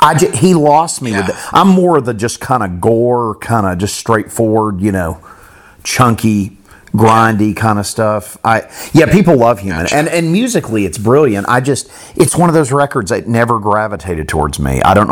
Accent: Florida, United States; because I'm from Florida. I used to live in mm-hmm. that area when I was younger. I'm in on the other side of Florida now, but.

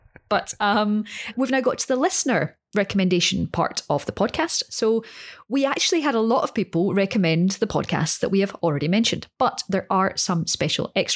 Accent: Scotland, United Kingdom; because I'm from Scotland, but haven't been able to leave Glasgow all of this time.

